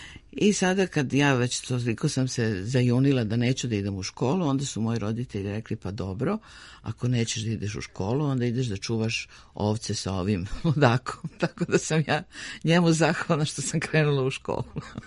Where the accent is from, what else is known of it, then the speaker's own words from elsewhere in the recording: Belgrade, Serbia; Sam Beograđanka. Rođena sam u Beogradu, studirala u Beogradu, završila arheologiju u Beogradu.